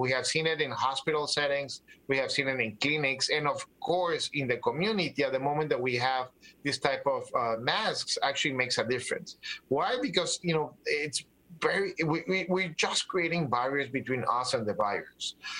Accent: Los Angeles, California, United States; I live and breathe LA. I'm from Los Angeles, and I can tell you for sure that, you know, we have something different.

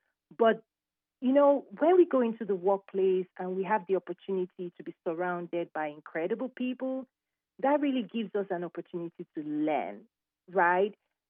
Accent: Nigeria; moved away as an adult; now in United States; So I'm a Nigerian-American. I came to the U.S. Several years ago to pursue my master's.

